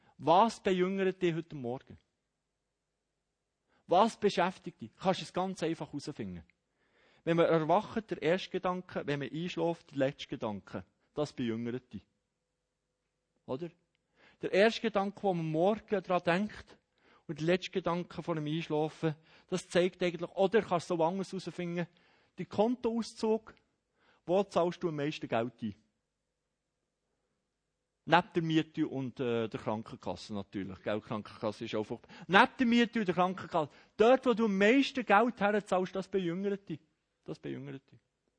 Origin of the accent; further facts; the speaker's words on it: Bern, Switzerland; Ich bin immer noch in der Schockstarre vom Emmental her. Jetzt bin ich schon 4 Jahre in Bern.